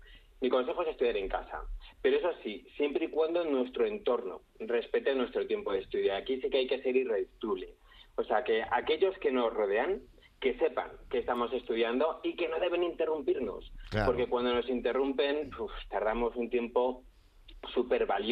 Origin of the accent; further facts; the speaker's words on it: San Lorenzo de El Escorial, Community of Madrid, Spain; y yo soy de San Lorenzo de Escorial